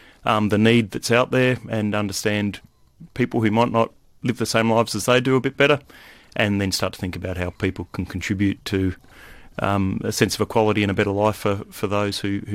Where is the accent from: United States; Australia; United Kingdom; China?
Australia; Warrnambool, Victoria; I grew up in the Warrnambool district in a farming family over there, so very familiar with country issues and country challenges